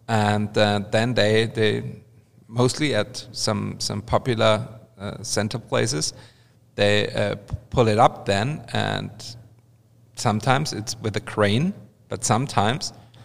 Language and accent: English; Austria; English is a second language; Like in my hometown in Austria, it was mostly the firefighters.